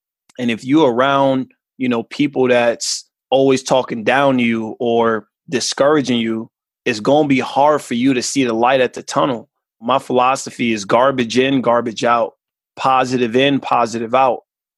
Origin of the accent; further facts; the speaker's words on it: Queens, New York, United States; I think as men growing up in Queens, if you share your feelings, you soft.